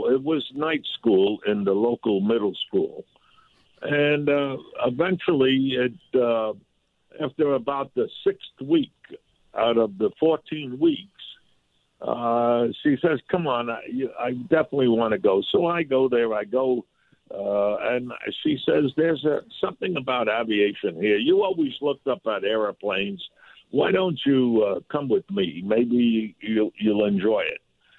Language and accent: English; New York, United States; accent: New York; now in South Florida, United States; I know that your audience hears my accent. I left New York, but New York never left me. So you have to forgive that. But I'm here in South Florida 50 years.